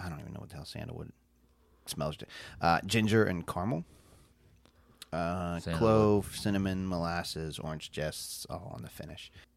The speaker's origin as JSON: {"language": "English", "town": "Austin", "region": "Texas", "country": "United States", "said": "But we hail from Austin, Texas."}